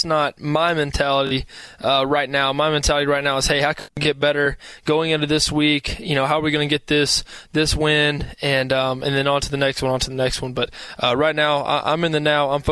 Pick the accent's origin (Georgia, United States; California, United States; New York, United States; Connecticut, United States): Georgia, United States; growing up in Georgia, being a Falcons fan